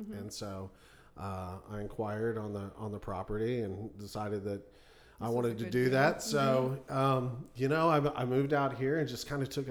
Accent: Nowata, Oklahoma, United States; I'm from Oklahoma. Yeah, Eastern Oklahoma. Of course, I'm from far northeastern Oklahoma in Bartlesville, Nowata is where I was raised. I went to Bartlesville High School.

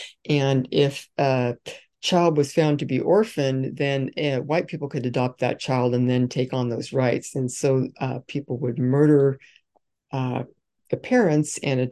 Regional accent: Utah, United States; I grew up in Cache Valley in Eden Township.

